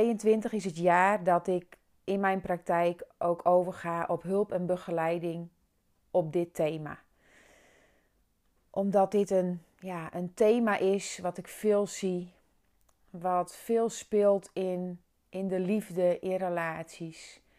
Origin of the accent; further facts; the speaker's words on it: Friesland, Netherlands; Of in het Fries, hè, want ik kom uit Friesland.